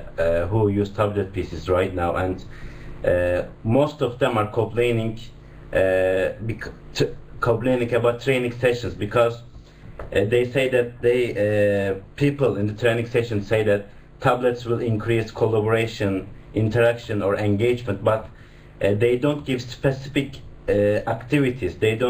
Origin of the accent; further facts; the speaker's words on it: Turkey; now in United Kingdom; Well, we are in the UK right now, but we are originally from Turkey.